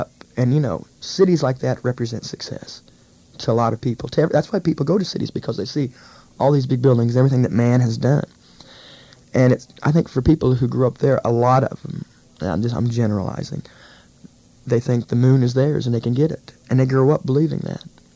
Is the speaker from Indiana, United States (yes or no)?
yes; Seymour, Indiana, United States; I come from Seymour, Indiana. 14,000 people. Not the end of the world, but you can see it from there.